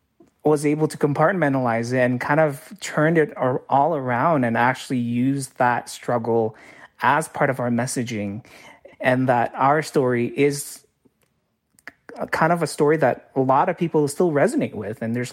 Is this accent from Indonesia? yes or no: yes; Indonesia; now in United States; And so for me, growing up in Indonesia, but then transplanting to the United States, I've always was craving that flavor.